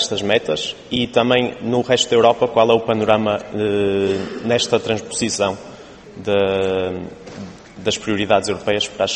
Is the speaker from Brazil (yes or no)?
no; Porto, Norte, Portugal; eu sou português, do Porto, aliás